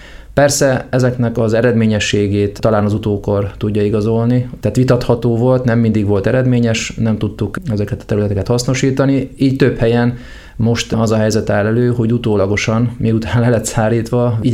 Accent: Debrecen, Hajdú-Bihar, Hungary; és akkor is én debreceni vagyok

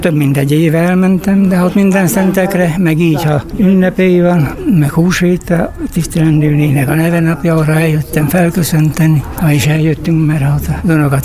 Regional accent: Gagybátor, Borsod-Abaúj-Zemplén, Hungary; moved away as an adult; itt születtem, itt nőttem fel, 70 éves koromban mentem innét el.

